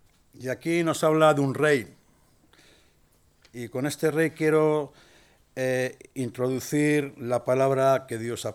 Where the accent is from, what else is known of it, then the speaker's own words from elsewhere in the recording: Madrid, Community of Madrid, Spain; aunque yo vengo de Madrid, como ha dicho ahora Valentín, he estado aquí 11 años y medio.